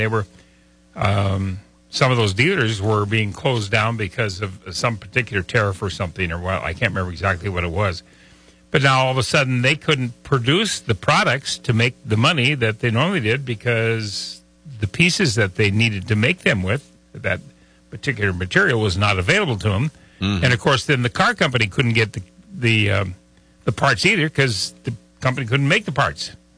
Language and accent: English; Crosby, United States; Well, my hometown in Crosby was a 4-lane.